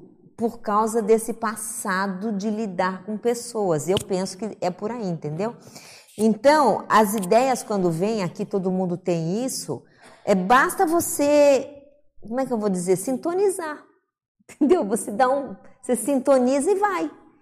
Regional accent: Barbacena, Minas Gerais, Brazil; Quando eu era pequena, lá em Barbacena

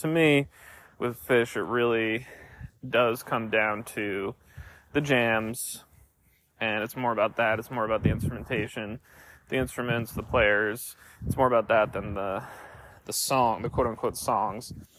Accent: Connecticut, United States; And I'm from Connecticut, which is sort of jam band territory.

